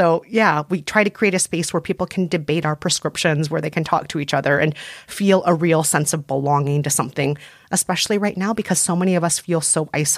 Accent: Midwest, United States; I'm Asian and I'm from the Midwest.

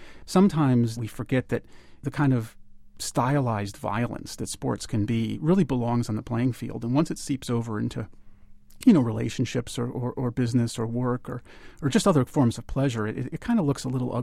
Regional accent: United States; as a father and as a man growing up in the United States

